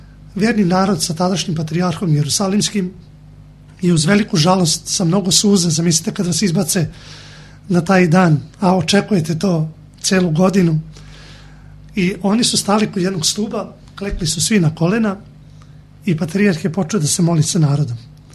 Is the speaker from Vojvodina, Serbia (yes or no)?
no; Belgrade, Serbia; now in Pirot, Serbia; pošto sam došao iz Beograda, ja sam prvi put to video ovde i to zaista nema nigde u Srbiji